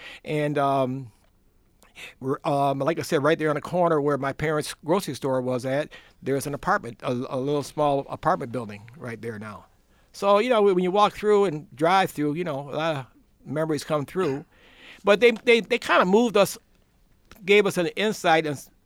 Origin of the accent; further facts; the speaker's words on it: Rochester, New York, United States; Well, I was born in Rochester in 1946. Been a resident of Favor Street, which is off of Troop, which is near Clarissa Street.